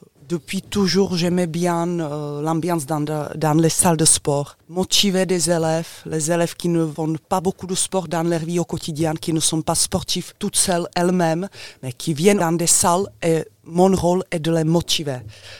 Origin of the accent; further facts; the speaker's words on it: Czechia; French is a second language; moved away as an adult; now in France; Je viens de la République tchèque, j'ai commencé le sport là-bas, j'ai passé mon diplôme en République tchèque. Puis en arrivant en France, comme le sport c'est la langue universelle, je ne parlais pas bien français